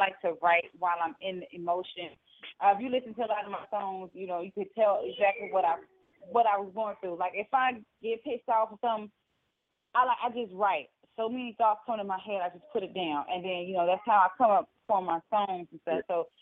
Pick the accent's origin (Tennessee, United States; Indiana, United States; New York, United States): Indiana, United States; Gary; Okay, well, I am calling from Gary, Indiana. I am a Gary native.